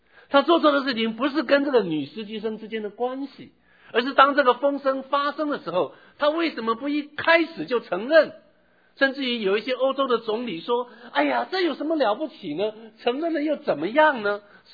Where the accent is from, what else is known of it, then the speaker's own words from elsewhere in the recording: China; 我们中国人有一句话说，人活得好好的何必自找罪受